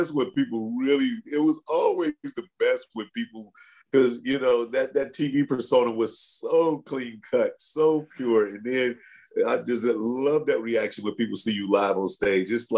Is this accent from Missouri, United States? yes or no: yes; St. Louis, Missouri, United States; Matter of fact, he's in my hometown of St. Louis.